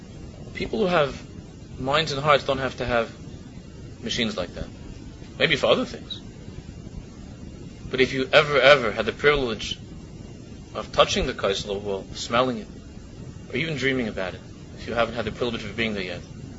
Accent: Queens, New York, United States; born there; I know I was born in Queens.

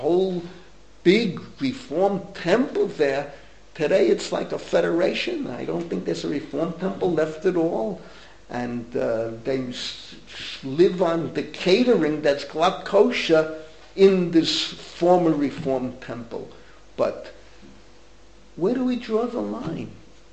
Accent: New York City, New York, United States; remember, I grew up in the Bronx, 700,000 Jews, find me 10 Shema Shabbos families.

